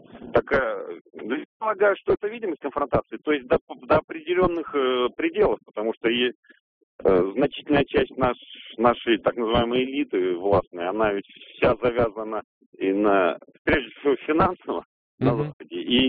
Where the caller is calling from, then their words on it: Ufa, Bashkortostan, Russia; я звоню из Уфы.